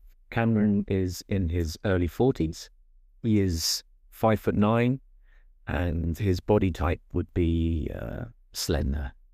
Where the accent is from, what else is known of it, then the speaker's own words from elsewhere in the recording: United Kingdom; I would say that I would identify myself as white British.